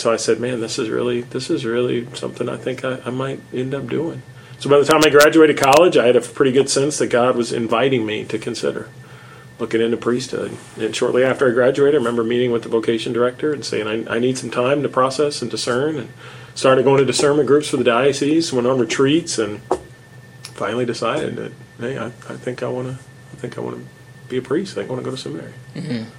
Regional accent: Houston, Texas, United States; So I grew up in the Houston area, and Houston, Texas is home. That's where my family is. I grew up in the northwest part of town.

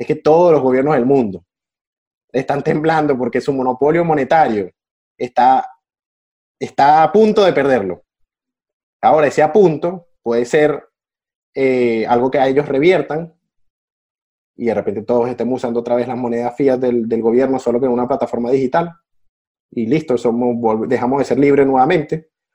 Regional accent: Venezuela; quizás porque soy venezolano

